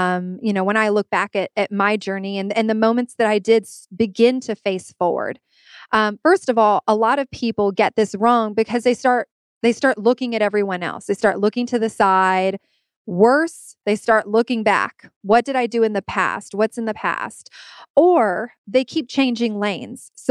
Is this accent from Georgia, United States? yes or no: yes; Atlanta, Georgia, United States; A little bit about me is that I grew up in Atlanta, but my extended family is all in Puerto Rico.